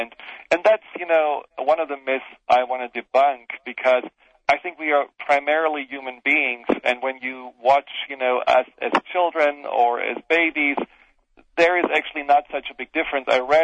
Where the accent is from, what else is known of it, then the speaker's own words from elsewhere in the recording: Germany; now in United States; how I grew up in Germany and how, you know, I see people growing up here in the U.S.